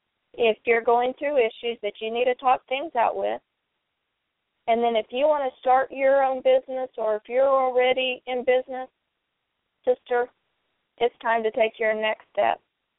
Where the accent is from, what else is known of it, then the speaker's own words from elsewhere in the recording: Oklahoma, United States; I am from the great state of Oklahoma, and I reside in Stillwater, which is halfway in between Oklahoma City and Tulsa.